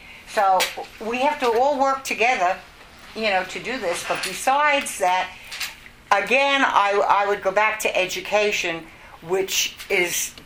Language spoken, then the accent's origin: English; Yonkers, New York, United States; You know, I come from Yonkers, you realize that.